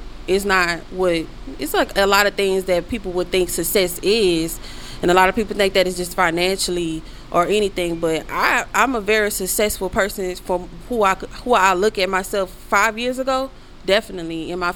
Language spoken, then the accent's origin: English; New Orleans, Louisiana, United States; moved away; I'm from New Orleans, Maison Street, Night War. You know, at the bottom of the map, Florida Desire. You feel me? I moved, but I'm not, I wasn't raised there, but I moved when Hurricane Katrina hit.